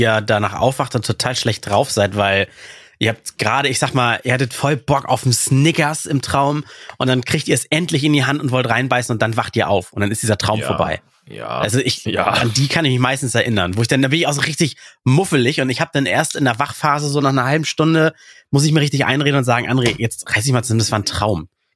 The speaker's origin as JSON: {"language": "German", "country": "Russia", "said": "Ich komme aus Russland, es ist immer kalt."}